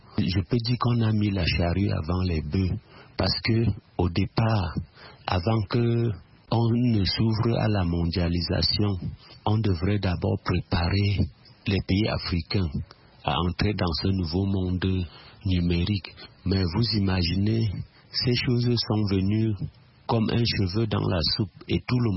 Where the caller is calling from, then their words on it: Bafoussam, West, Cameroon; partout depuis Bafoussam.